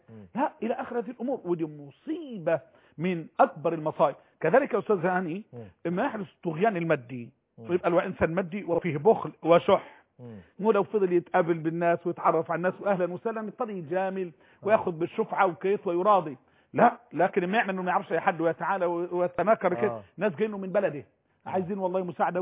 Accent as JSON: {"language": "Arabic", "country": "Egypt"}